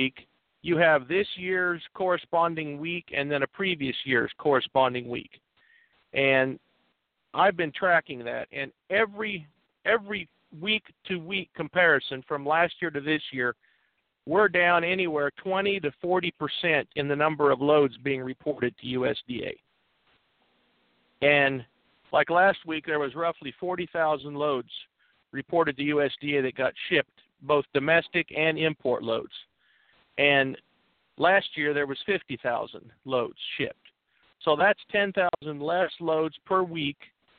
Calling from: Kansas, United States; I'm calling from Central Kansas.

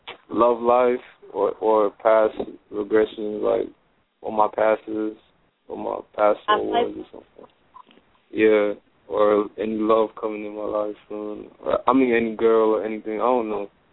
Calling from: Florida, United States; From Florida.

